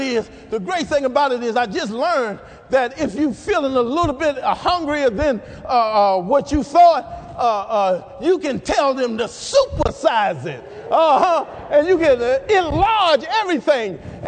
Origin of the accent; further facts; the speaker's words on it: Washington, District of Columbia, United States; Now, I'm not from the South. I'm from D.C.